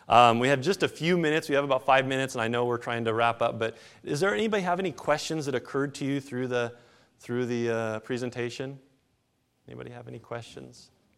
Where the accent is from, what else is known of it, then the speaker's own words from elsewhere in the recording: Long Beach, Washington, United States; We grew up in Long Beach, Washington